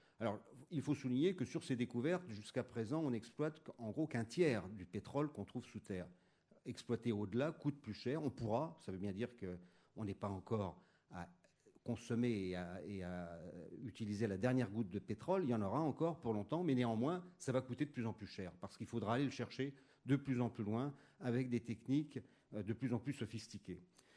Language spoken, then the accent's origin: French; Paris, Île-de-France, France; Je suis parisien, alors je suis très heureux d'être là parmi vous.